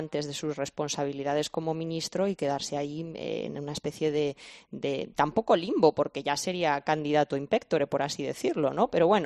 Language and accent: Spanish; Valladolid, Castile and León, Spain; Yo soy de Valladolid